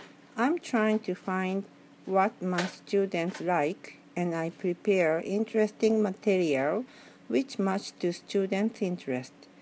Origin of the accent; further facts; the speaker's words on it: Nara, Japan; now in Hong Kong; Hi everybody … I'm from Nara, Japan. I teach Japanese here in Hong Kong for 9 years.